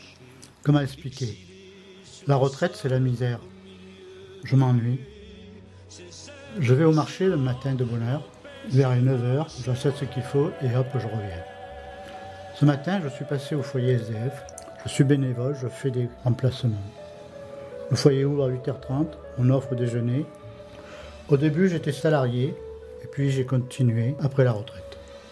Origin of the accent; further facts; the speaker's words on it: France; Je suis français, ma mère est cambodgienne et mon père français.